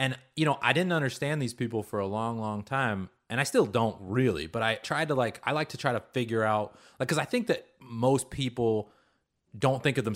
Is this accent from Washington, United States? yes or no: yes; Seattle, Washington, United States; Like I said, I grew up in Seattle. Oregon is wild.